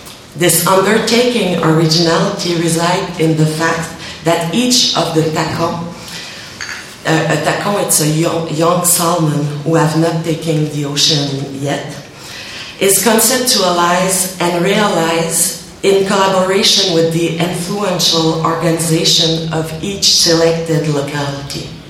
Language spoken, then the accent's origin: English; Quebec, Canada; first language French; English is a second language; Well, I come from Quebec, so normally I speak French. I'm a little bit afraid because it's the first time I made a communication in English.